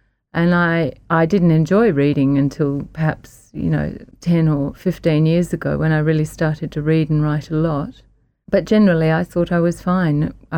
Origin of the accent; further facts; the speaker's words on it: England, United Kingdom; I was born in England and I went to primary school in England.